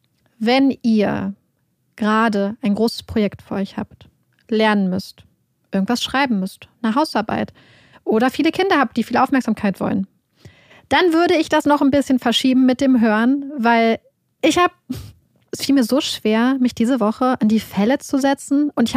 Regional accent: Northern Germany, Germany; wir kommen ja aus Norddeutschland

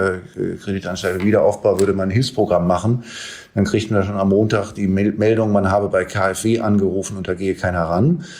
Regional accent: Berlin, Germany; als Berliner.

